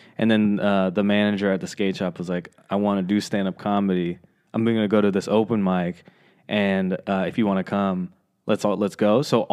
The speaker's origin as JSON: {"language": "English", "town": "Concord", "region": "California", "country": "United States", "tie": "born or raised there", "also_born_or_lived": "Oakland", "said": "So I was born in Oakland, and I was there for, like, elementary school. Then I moved to, like, Concord, which is, like, East"}